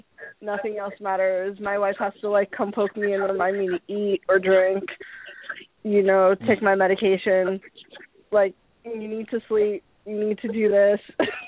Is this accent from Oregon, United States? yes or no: no; Brooklyn, New York, United States; at one point in the apartment that I lived in with my parents growing up in Brooklyn, it was me, my younger brother, one of my older brothers, three of my cousins, and my parents.